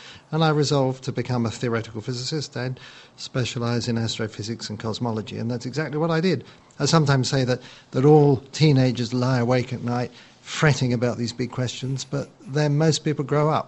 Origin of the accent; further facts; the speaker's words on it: London, United Kingdom; I grew up in North London in the austere post-war years where there wasn't a lot of fun going on.